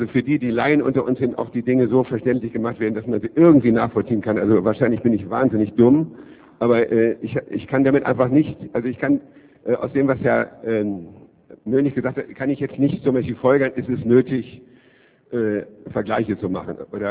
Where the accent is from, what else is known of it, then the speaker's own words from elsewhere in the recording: Gatow, Berlin, Germany; Ich komme aus Gatow